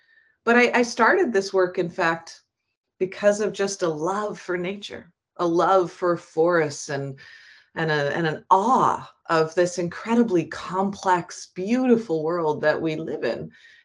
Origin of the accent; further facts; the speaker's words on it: Canada; as a Canadian activist, as a white middle-class woman